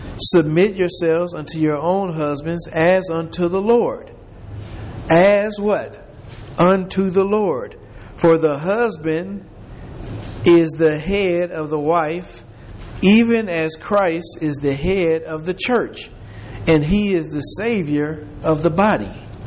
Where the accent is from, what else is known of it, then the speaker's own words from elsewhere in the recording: Detroit, Michigan, United States; You know, I'm from Detroit, and we would always say, women in the North are different than women in the South.